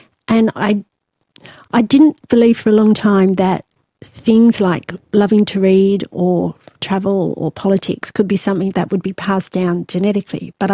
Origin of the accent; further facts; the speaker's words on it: Newcastle, New South Wales, Australia; no, I'm from Newcastle.